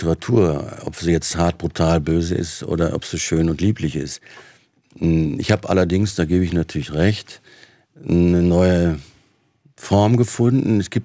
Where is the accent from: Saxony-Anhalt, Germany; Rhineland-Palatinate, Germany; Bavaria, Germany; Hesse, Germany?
Hesse, Germany; Frankfurt; born there; Also ich bin in Frankfurt ja geboren